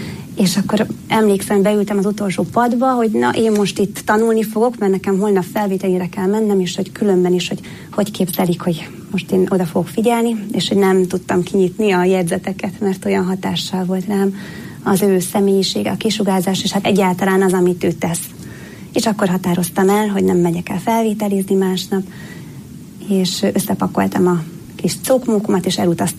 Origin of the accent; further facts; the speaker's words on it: Budapest, Hungary; én a 16. kerületben Rákóczi Mihályon nőttem föl Budapesten